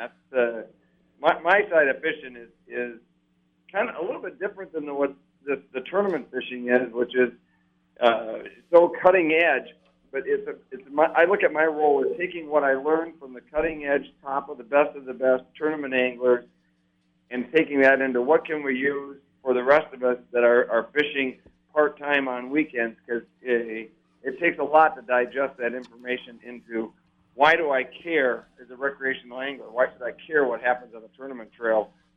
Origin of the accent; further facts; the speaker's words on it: Minneapolis, Minnesota, United States; I grew up in Minneapolis, Minnesota. Started as a fishing guide on Lake of the Woods, of all places.